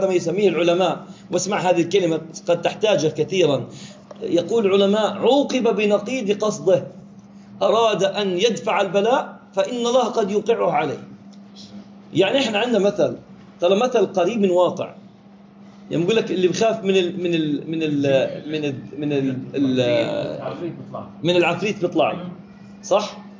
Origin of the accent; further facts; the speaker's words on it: Jordan; كانوا يعني منتشر عندنا في الأردن وفي بلاد كثيرة الصدف